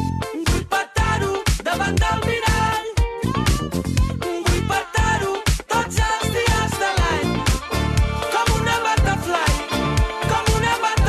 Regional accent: Sabadell, Catalonia, Spain; jo que soc de Sabadell

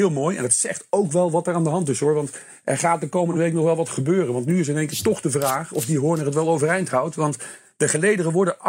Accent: Netherlands; Ja, kijk, als Nederlander geniet je hier natuurlijk met volle teugen van.

